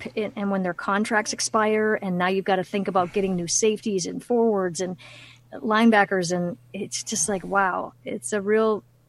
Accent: Minnesota, United States; I'm from Minnesota.

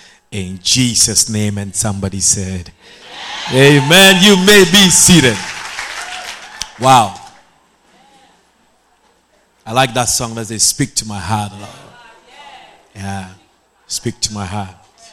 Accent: Agogo, Ashanti, Ghana; born there; But I was not born in Guyana. I was born in Ghana in a village called Agogo. Agogo. A-G-O-G-O. Very, very, very far from here. Yeah, in the Asante Achim district of the Ashanti region.

